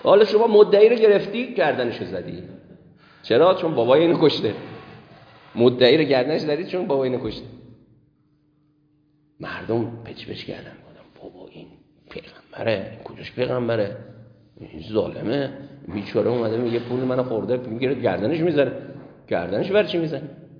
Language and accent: Persian; Iran; یه آقای فهمید ما ایرانی هستیم